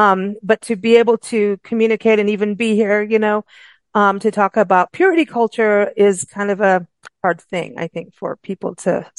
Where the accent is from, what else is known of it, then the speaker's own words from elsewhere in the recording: South Africa; also born or lived in Kenya / England; I know I grew up in South Africa, in Kenya, in England